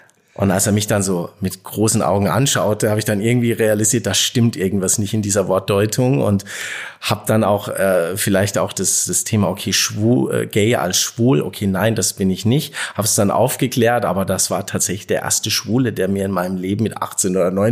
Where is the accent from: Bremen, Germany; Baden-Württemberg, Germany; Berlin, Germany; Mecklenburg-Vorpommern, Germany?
Baden-Württemberg, Germany; Bretten; Ich komme ursprünglich aus Bretten bei Karlsruhe.